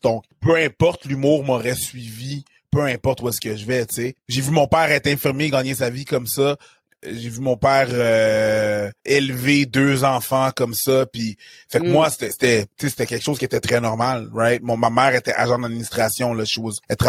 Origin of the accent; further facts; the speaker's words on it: Haiti; je suis haïtien